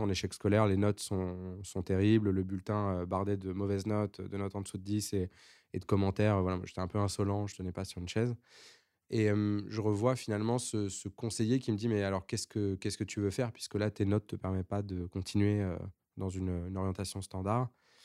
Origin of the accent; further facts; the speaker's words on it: Évry-Courcouronnes, Île-de-France, France; J'ai grandi dans une ville qui s'appelle Évry-Courcouronnes, donc au sud de Paris, c'est 30 km d'ici. Souvent on confond avec Ivry et j'ai grandi dans cette ville qui est très connue pour être très multiculturelle.